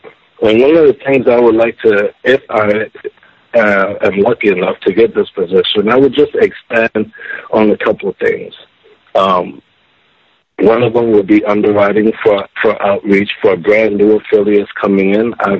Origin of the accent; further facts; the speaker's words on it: Lafayette, Louisiana, United States; also born or lived in Chicago; now in Atlanta, United States; born and raised in Louisiana, but currently I live in Atlanta, Georgia. Lafayette, Louisiana.